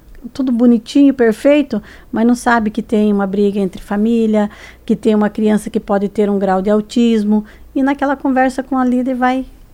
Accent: Laranjeiras do Sul, Paraná, Brazil; Eu vim de Laranjeiras do Sul, uma cidade pequenininha, né? E mudei para cá

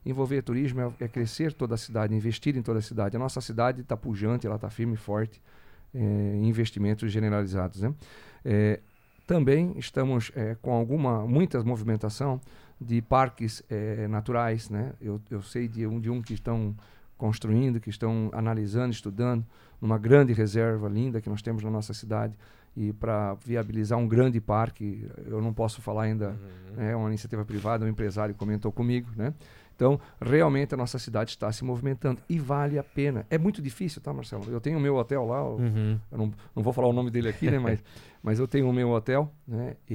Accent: Santa Catarina, Brazil; now in Cascavel, Brazil; Eu sou de Santa Catarina, mas estou aqui há 29 anos.

